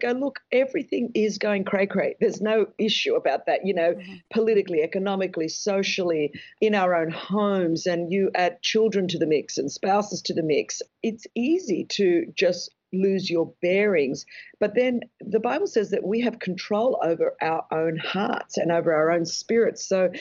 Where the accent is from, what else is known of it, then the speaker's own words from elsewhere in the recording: Australia; Well, she came to Australia because, as you could tell by my accent, I speak the Queen's English because we're part of the colonies.